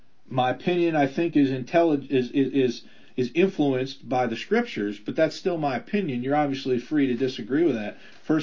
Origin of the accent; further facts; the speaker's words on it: United States; Now, I'm an American by earthly birth and citizenship